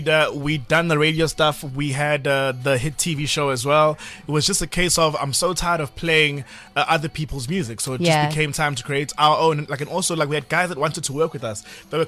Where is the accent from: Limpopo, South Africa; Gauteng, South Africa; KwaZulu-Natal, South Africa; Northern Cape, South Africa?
KwaZulu-Natal, South Africa; Durban; Kid growing up in Durban, grew up there, went to school there, and just the bug for radio hit me there, man.